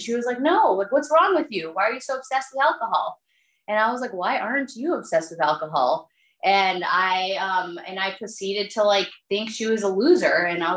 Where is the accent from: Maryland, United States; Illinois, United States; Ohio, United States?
Maryland, United States; I grew up in Maryland and I went to college out in the Midwest.